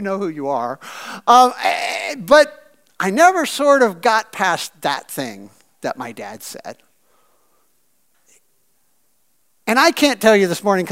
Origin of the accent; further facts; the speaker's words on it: Missouri, United States; The land is completely flat there, where I grew up in Southeast Missouri.